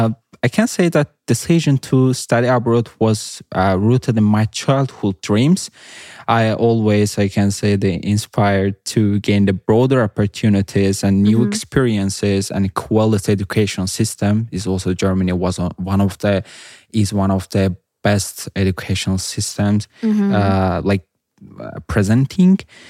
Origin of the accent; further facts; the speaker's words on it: Baku, Azerbaijan; English is a second language; I'm from Azerbaijan, especially from the Baku. I did my bachelor degree in international relations at Baku State University.